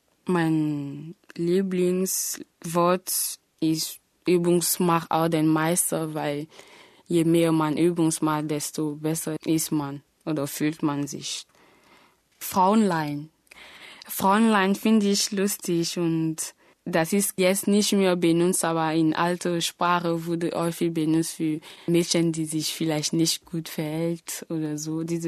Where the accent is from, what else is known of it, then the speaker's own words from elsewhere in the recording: Abidjan, Côte d’Ivoire; German is a second language; Ich komme aus der Elfenbeinküste in Hauptstadt Abidjan. Und ich bin 6. Dezember 1992 geboren.